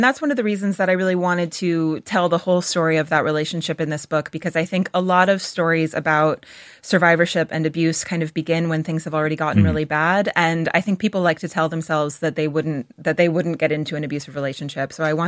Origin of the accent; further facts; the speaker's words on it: New Hampshire, United States; moved away as an adult; now in Ireland; Yeah, my accent always gives me away. So I grew up in New Hampshire, just north of Boston, and I came to the Aran Islands when I was 24 to work on my first book.